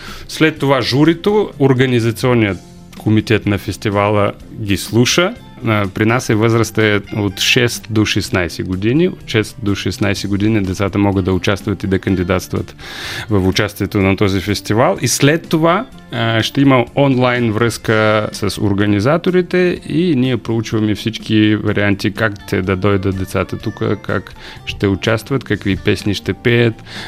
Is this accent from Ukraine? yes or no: yes; Bessarabia, Ukraine; now in Bulgaria; аз съм бесарабски българин, който е пристигнал тук в България след като почна войната в Украина